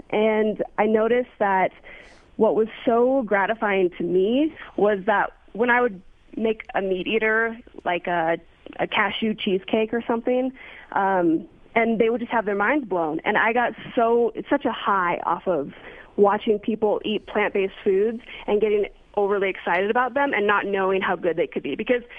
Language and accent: English; Montana, United States; now in Los Angeles, United States; it's actually surprising that I am vegan because I'm from Montana, which is like the meat country of the capital of the world.